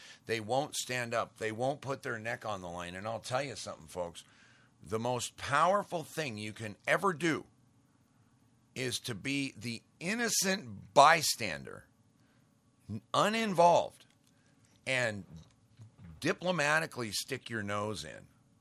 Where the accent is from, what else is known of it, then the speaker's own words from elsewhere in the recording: Great Falls, Montana, United States; But I grew up in Great Falls, Montana, where we had just a minute fraction of the population was black.